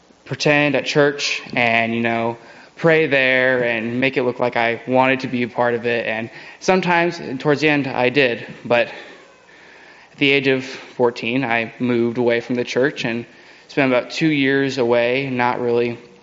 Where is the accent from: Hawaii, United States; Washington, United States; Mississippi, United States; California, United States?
Hawaii, United States; Ewa Beach; I grew up in Eva Beach, Hawaii.